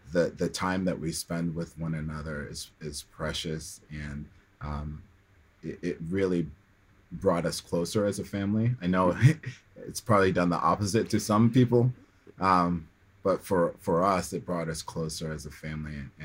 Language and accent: English; Midwest, United States; also born or lived in Kingston, Jamaica / Chicago, United States; now in North Carolina, United States; I was 6 when I came to the States in the 80s. Moved to the Midwest from Kingston, Jamaica. It was a big culture shock, but love the Midwe